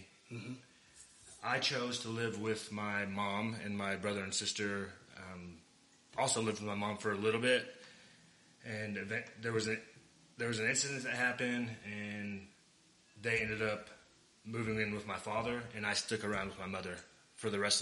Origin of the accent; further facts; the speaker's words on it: Broken Arrow, Oklahoma, United States; also born or lived in McAllen, Texas / Houston, Texas; So I was born in McAllen, Texas. Came here with my parents probably whenever I was three or four. Here is Broken Arrow. Went to school mostly in BA.